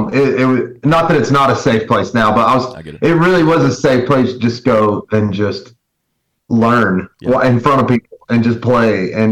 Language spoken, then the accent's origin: English; North Carolina, United States; I left there, took a year off, worked at a mobile home factory and in my hometown in North Carolina.